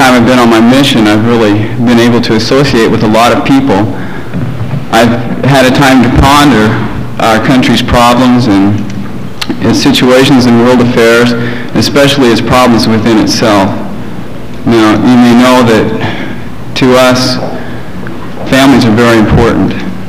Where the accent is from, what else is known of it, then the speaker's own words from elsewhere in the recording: Columbia Falls, Montana, United States; now in La Crosse, United States; I'm from Columbia Falls, Montana, but presently I'm serving as a missionary in La Crosse for the Church of Jesus Christ of Latter-day Saints, or the Mormon Church.